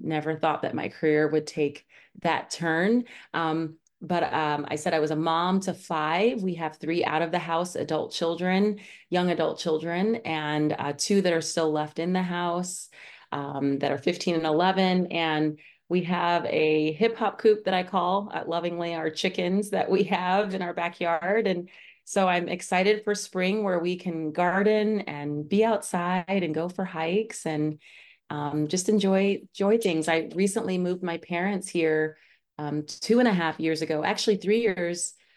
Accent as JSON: {"language": "English", "town": "Lorain", "region": "Ohio", "country": "United States", "tie": "born or raised there", "said": "A lot of my friends growing up in Lorain, Ohio were Catholic."}